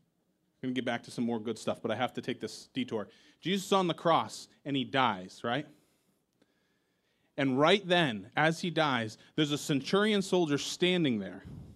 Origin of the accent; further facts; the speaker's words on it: New England, United States; but let's be honest, I'm from New England. This is as excited as I get, okay?